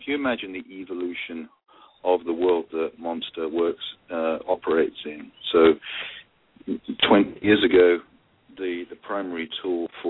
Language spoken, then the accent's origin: English; United Kingdom; But if you're a solicitor, a lawyer in this country, as you can hear, I'm a Brit